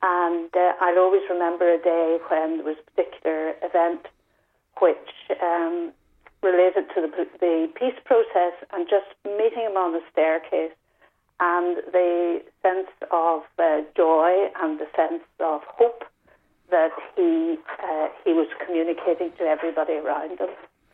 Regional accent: Derry, Northern Ireland, United Kingdom; as someone from the unionist community. I was born and bred in Derry, and I was at home on Bloody Sunday

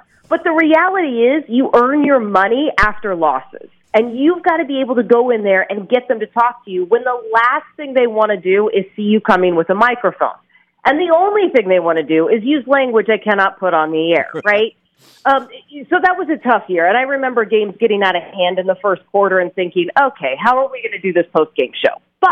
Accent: Texas, United States; I grew up in Texas. I went to Southern Methodist University in Dallas.

